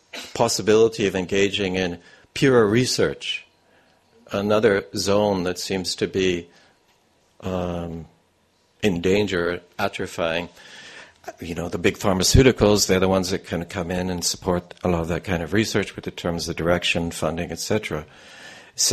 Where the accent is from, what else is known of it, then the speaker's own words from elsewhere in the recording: the Prairies, Canada; I grew up in the Midwest of Canada, where there was a lot of these zones, and I grew up in an area where it was extremely cold. You probably wouldn't understand, minus 40 degrees.